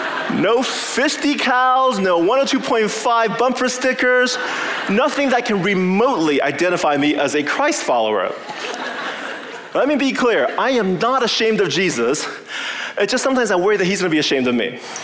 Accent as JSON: {"language": "English", "region": "California", "country": "United States", "tie": "born or raised there", "lives_now": "Madison, United States", "said": "Now, some of you know that I grew up in Southern California. And even though I've lived in Madison for over 20 years now, there's that California part of my brain that sits back there"}